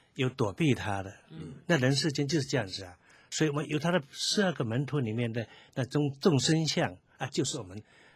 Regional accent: Yongding, Fujian, China; 比如我在我小的时候在永定那个地方看的时候

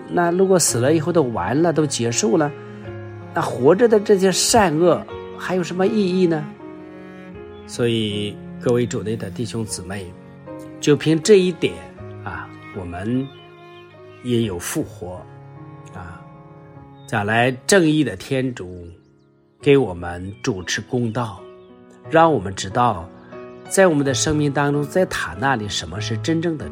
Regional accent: China

